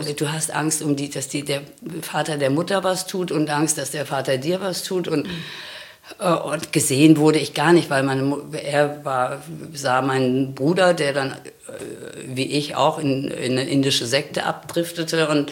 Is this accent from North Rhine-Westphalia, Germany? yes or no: yes; North Rhine-Westphalia, Germany; Also ich bin im Sauerland groß geworden. Und das Sauerland ist genau so, wie es klingt. Wirklich schrecklich.